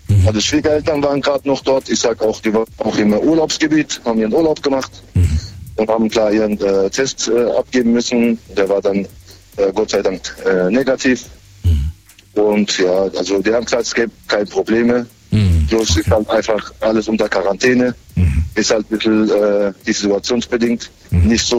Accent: Ludwigshafen am Rhein, Rhineland-Palatinate, Germany; Also ich bin eigentlich aus Ludwigshafen am Rhein.

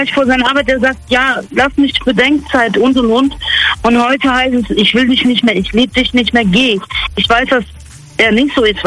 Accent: Bonn, North Rhine-Westphalia, Germany; Ich bin 30 aus dem Raum Bonn.

